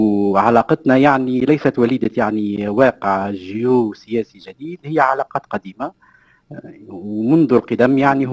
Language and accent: Arabic; Tunisia; ويعني تحترم بلادنا تونس،